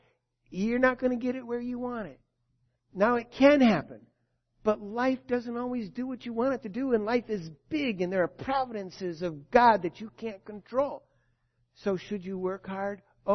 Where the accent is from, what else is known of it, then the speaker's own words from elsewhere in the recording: Chicago, Illinois, United States; But I grew up in the Chicago area.